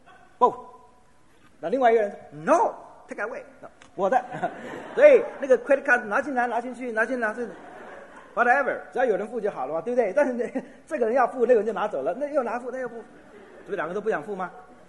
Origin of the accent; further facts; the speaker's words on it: China; now in United States; 我们中国人是这样的